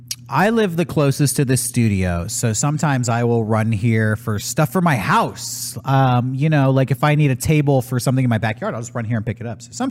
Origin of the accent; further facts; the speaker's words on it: San Diego, California, United States; My mom's from New York City, so I guess I compared to that. We're growing up in San Diego, we're country bumpkins.